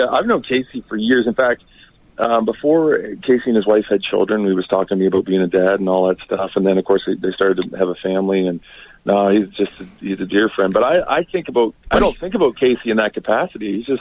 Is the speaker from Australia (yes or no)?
no; Nova Scotia, Canada; You guys realize I was born and raised in Nova Scotia, and I know how to get even.